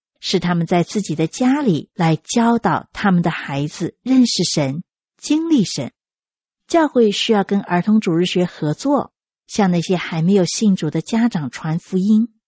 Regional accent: China; 我们中国人不是说吗？3岁定终身。

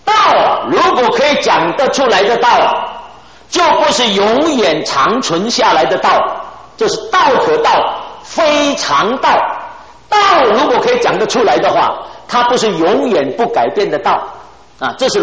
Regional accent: China; 因为我们身为中国人，深根蒂固，受中国文化影响

